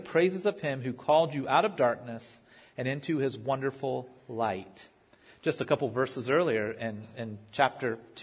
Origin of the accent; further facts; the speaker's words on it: Virginia Beach, Virginia, United States; My family, I grew up in Virginia Beach. All my family is in that area, Norfolk, that area down in Hampton Roads, Tidewater.